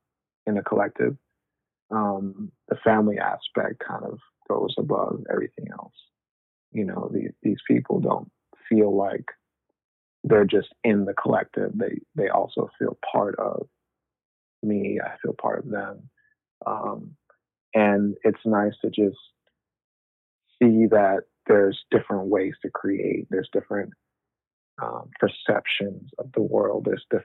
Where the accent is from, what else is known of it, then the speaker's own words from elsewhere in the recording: Jamaica; I feel like growing up in Jamaica, I've witnessed that type of art where it's kind of like this dance hall culture art